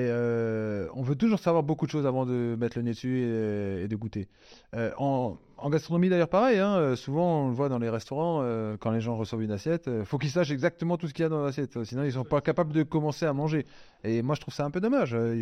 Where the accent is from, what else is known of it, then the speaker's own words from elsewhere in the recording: Grand Est, France; Moi, j'habite pas Avignon, j'habite pas Toulon, j'habite pas. Donc, je suis alsacien.